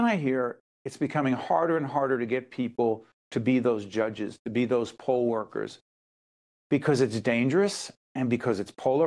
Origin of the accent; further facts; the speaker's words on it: Newark, New Jersey, United States; You know, growing up, I grew up in Newark, New Jersey. My family was very involved in local civic and political affairs.